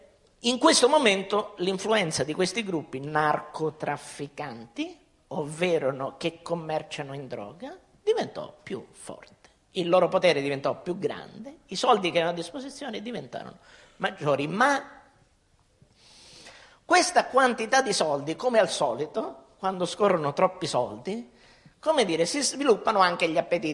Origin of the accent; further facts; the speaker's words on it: Catania, Sicily, Italy; io sono di Catania